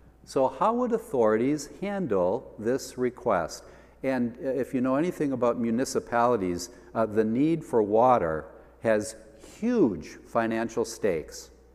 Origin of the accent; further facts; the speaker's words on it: Sheboygan, Wisconsin, United States; I grew up in Sheboygan, Wisconsin, about a block from the bluffs overlooking Lake Michigan.